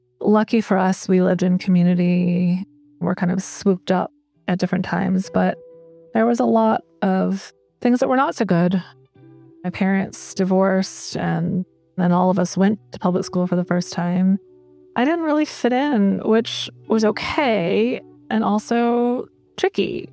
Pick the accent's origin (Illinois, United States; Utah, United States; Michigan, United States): Utah, United States; Ogden; born there; also born or lived in New Hampshire; I was born in Ogden, Utah. My family's not Mormon. I get asked that a lot.